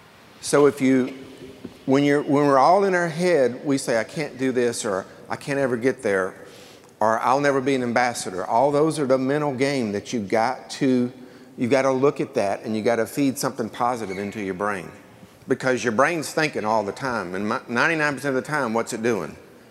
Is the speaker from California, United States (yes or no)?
yes; Temecula, California, United States; Hey everybody … from Temecula, California